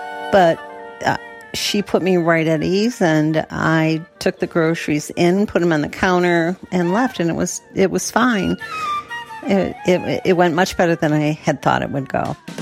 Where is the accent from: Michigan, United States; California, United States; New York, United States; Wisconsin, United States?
Michigan, United States; Sanford; I'm from Sanford, Michigan, and I am a shopper for Shipt.